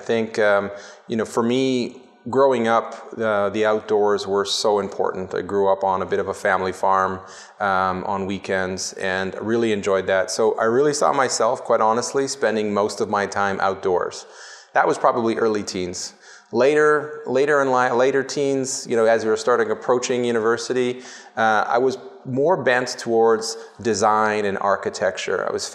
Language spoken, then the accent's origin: English; Toronto, Ontario, Canada; So my parents came in the 60s from Italy. I'd say lower middle class. But I was born and raised in Toronto.